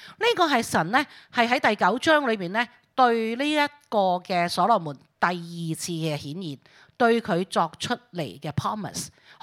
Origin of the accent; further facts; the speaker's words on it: Hong Kong; 可能像我們香港人